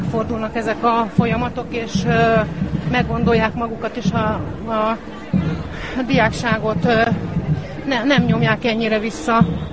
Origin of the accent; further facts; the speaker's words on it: Budapest, Hungary; budapesti vagyok